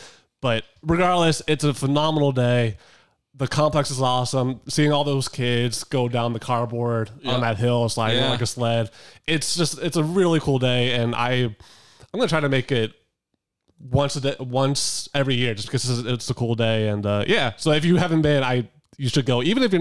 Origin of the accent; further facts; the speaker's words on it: Harrisburg, Pennsylvania, United States; which is my same case when I was a kid growing up in Harrisburg. It's basically 90 minutes away from either direction to Williamsport.